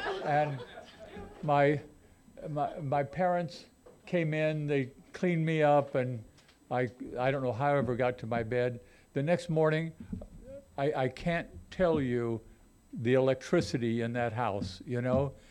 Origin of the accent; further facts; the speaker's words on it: Pittsburg, Kansas, United States; also born or lived in Carlsbad, New Mexico; I was born in Carlsbad, New Mexico, February 13th, 1937, and my parents were both teachers, and we moved, after I was only about 6 months old, back to where they grew up, and that was in Pittsburgh, Kansas.